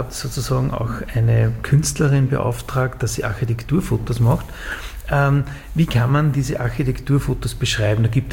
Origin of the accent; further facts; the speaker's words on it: Upper Austria, Austria; Ja, ich komme aus Oberösterreich